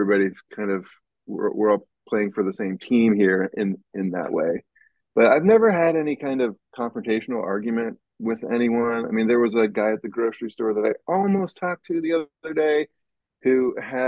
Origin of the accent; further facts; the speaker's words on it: California, United States; I'm from California in the Pacific Northwest.